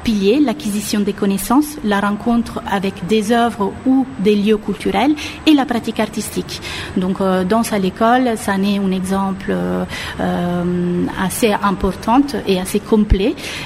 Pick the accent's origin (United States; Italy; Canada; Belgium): Italy; French is a second language; moved away as an adult; now in Paris, France; je suis italienne, je suis à Paris depuis une quinzaine d'années.